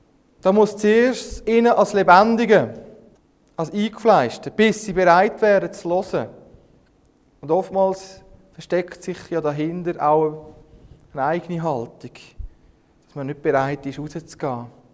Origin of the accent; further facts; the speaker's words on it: Switzerland; Wie kann ich euch noch so behandeln als Schweizer?